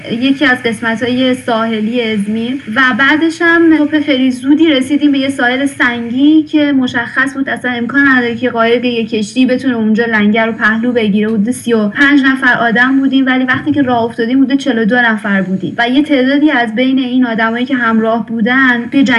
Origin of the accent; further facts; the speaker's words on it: Iran; moved away; 6 سال پیش از ایران اومدم بیرون و 7-8 ماه هم توی ترکیه زندگی کردم.